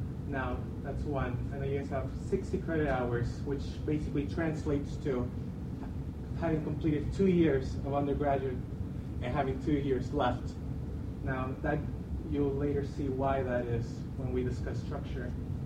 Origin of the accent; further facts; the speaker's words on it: United States; growing up in the United States, that there was, although, you know, civil rights movement happened in the 1960s